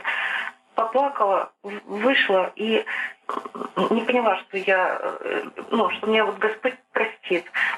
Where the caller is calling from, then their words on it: Chelyabinsk, Chelyabinsk Oblast, Russia; я звоню из Челябинска. У меня вот такой вопрос. Мне 53 года